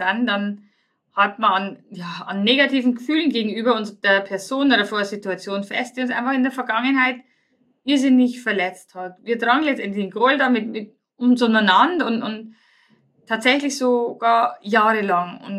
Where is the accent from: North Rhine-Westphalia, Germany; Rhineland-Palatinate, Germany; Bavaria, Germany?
Bavaria, Germany; also bei uns in Bayern sagt man, ziemlich bockig.